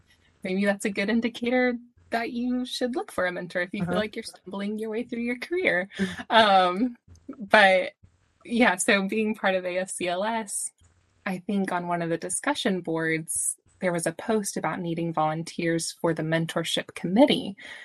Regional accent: Texas, United States; I saw that you were from Texas and I grew up in Texas.

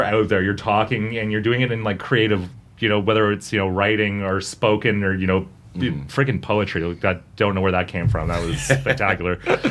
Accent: Canada; I've got a fucking maple leaf tattooed on my chest. Like, I know I'm Canadian.

